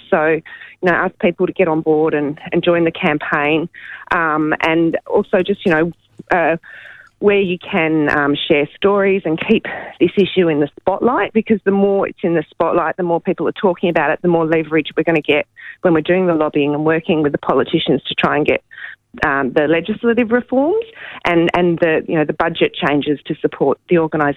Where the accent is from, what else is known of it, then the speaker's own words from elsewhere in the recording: Western Australia, Australia; In my home state here of WA, it's 41 times